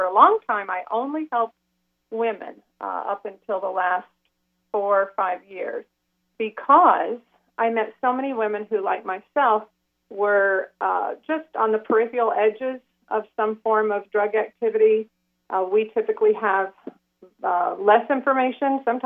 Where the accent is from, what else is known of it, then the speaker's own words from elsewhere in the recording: Arkansas, United States; I was raised in Arkansas, so we had two senators here in Arkansas who were championing my case